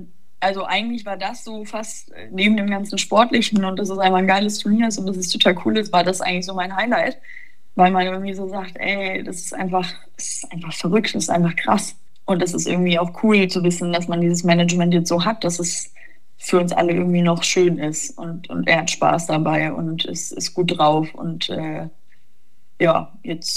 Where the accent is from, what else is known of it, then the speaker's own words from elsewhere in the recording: Warendorf, North Rhine-Westphalia, Germany; Ich meine, ich komme aus Warndorf